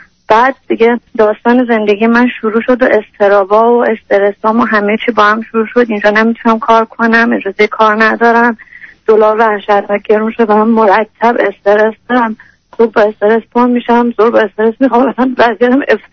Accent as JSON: {"language": "Persian", "country": "Iran", "moved": "as an adult", "lives_now": "United States", "said": "من 27 سالمه، فرزند دومم، یه خواهر 7 سال بزرگتر دارم. وقتی 20 سالم بود از ایران اومدم بیرون واسه تحصیلات"}